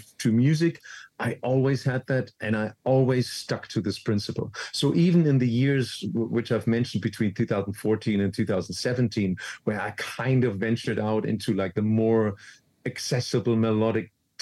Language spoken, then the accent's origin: English; Frankfurt, Hesse, Germany; I came from Frankfurt. My DJ school was the Omen in Frankfurt, where I was resident from 95 to 98 until it closed.